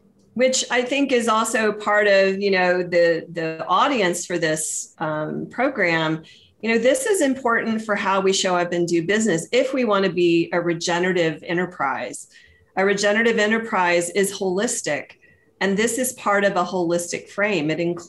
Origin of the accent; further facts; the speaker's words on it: Southern United States, United States; I grew up in the Protestant, and I was in the South, which was the Bible Belt sort of realm.